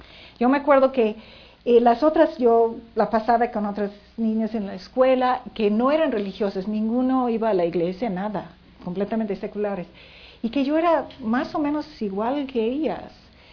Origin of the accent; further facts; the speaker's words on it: United States; born there; obviamente. Nací, obviamente, en Estados Unidos, en una familia tal vez típica americana, clase media.